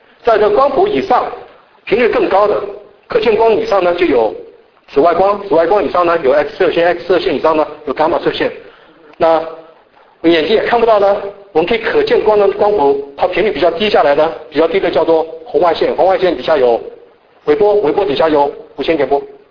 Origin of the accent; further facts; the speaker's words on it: China; 哎呀我们中国人，很多人有这样的观念了。